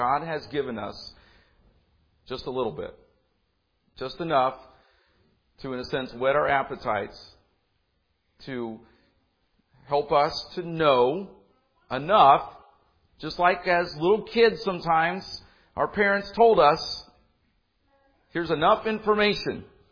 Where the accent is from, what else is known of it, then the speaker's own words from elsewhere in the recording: Indianapolis, Indiana, United States; I'm a city kid, and I grew up in Indianapolis, not Chicago.